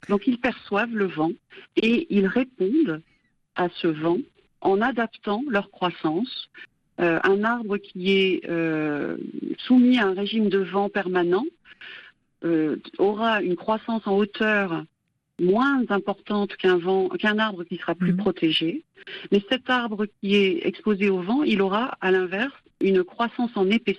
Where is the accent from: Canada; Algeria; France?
France